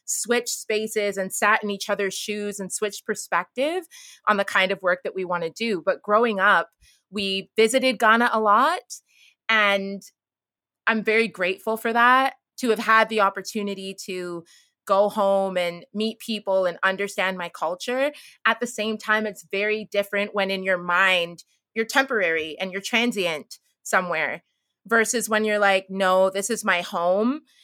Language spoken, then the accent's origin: English; Canada; born there; my older brother was born in Ghana and I was born in Canada.